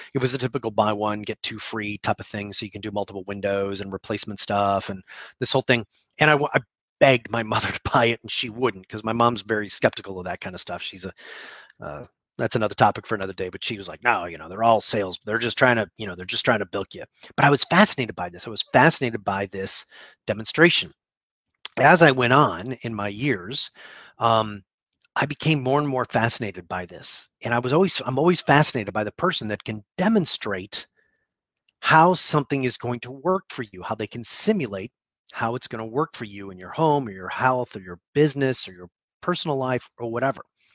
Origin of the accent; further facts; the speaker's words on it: Mount Prospect, Illinois, United States; Elmhurst Avenue, which is where we grew up in Mount Prospect.